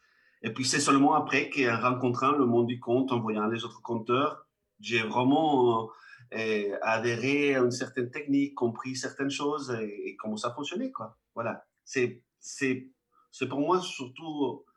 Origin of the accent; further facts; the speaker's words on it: Venezuela; j'étais tout petit chez nous au Venezuela, donc je suis vénézuélien, je suis né au Venezuela et j'ai grandi avec mon grand-père en fait.